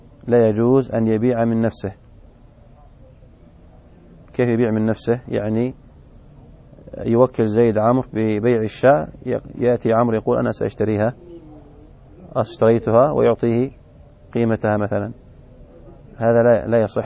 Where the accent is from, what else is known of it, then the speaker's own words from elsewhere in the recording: Yemen; يعني مثلا الآن عندنا في اليمن يبيعون ويشترون بالريال السعودي وبالريال اليمني